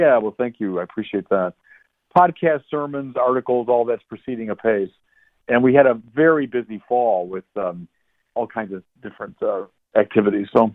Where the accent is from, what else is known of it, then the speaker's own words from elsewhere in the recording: Chicago, Illinois, United States; now in Santa Barbara, United States; Well, you know, as a Chicagoan, they weren't that different. They're like Chicago.